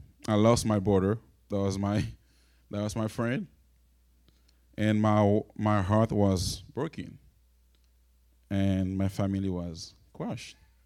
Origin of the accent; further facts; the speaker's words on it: Haiti; I come from Haiti, and my family has walked through deep valleys.